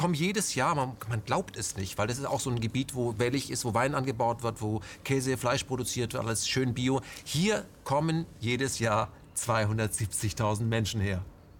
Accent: Berlin, Germany; Wir als Berliner wissen natürlich auch

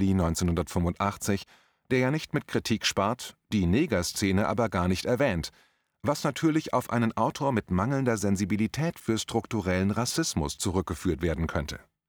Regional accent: Limburg, Hesse, Germany; in meiner alten Heimatstadt Limburg

